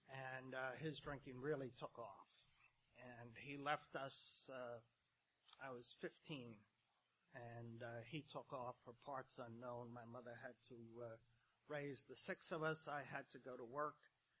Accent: Brooklyn, New York, United States; And I grew up in Brooklyn, New York, and I am CIA, Catholic Irish alcoholic.

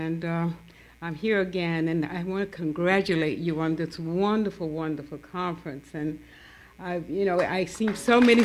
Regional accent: Atlanta, Georgia, United States; And I was born in Grady Hospital. The rest of them were born in this little town. So growing up in Atlanta was not easy for me.

